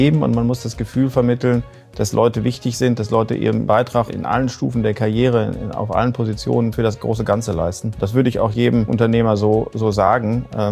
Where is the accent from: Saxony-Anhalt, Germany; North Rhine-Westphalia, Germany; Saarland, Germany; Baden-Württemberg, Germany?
North Rhine-Westphalia, Germany; Bielefeld; Tatsächlich in Bielefeld. Geboren im Bereich Innenstadt, nicht weit von hier, bei Dr. Hartog und dann aufgewachsen in Hepen, zur Schule gegangen auf dem Helmholtz-Gymnasium, bis zum Abitur hier geblieben. Also ja, gebürtiger Bielefelder.